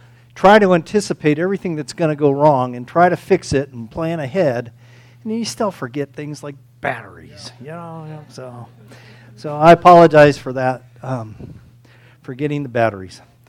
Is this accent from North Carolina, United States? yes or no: no; California, United States; When I grew up in California with my Southern Baptist background